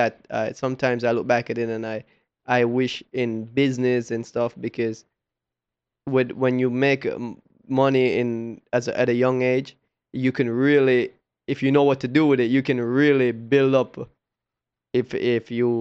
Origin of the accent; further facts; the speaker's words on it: Kingston, Jamaica; I was born in Kingston, Jamaica, into a racing family.